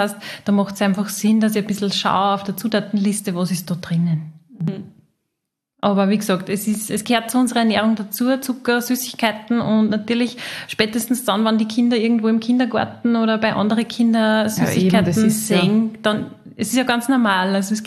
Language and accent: German; Austria; also bei uns in Österreich, wir haben ein Jodmangelgebiet